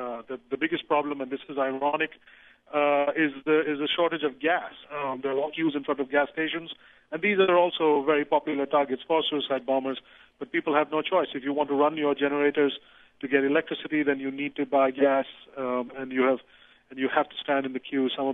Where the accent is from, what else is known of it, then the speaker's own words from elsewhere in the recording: India; I'm Indian, as it happens.